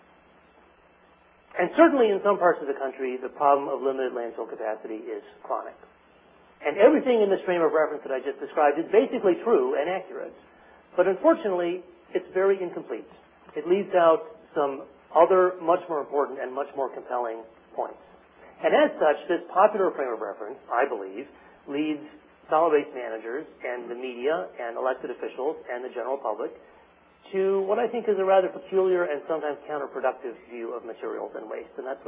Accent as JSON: {"language": "English", "region": "Oregon", "country": "United States", "tie": "born or raised there", "said": "But that was the era that I grew up in here in Oregon."}